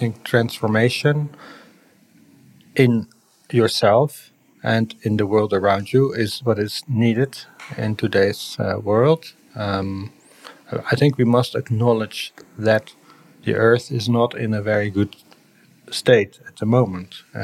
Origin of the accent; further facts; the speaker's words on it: Amsterdam, North Holland, Netherlands; from the Netherlands. I was born in Amsterdam a long time ago, 1964.